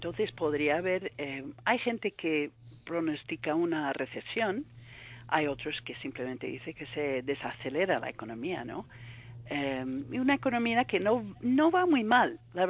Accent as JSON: {"language": "Spanish", "country": "United States", "second_language": "Spanish", "lives_now": "Spain", "said": "yo, bueno, soy americana, pero llevo mucho tiempo viviendo en España"}